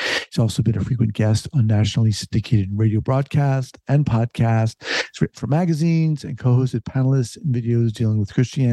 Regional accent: East Coast, United States; I'm from the East Coast originally myself.

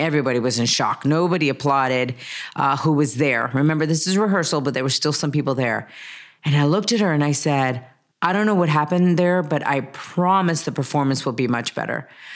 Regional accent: Spain; English is a second language; now in United States; Come on, I'm from Spain. Spain, you know, has a lot of coffee there.

